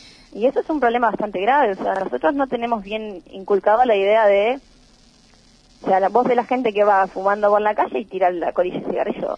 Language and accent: Spanish; Buenos Aires, Argentina; soy de provincia de Buenos Aires, y es muy complejo sacar el permiso.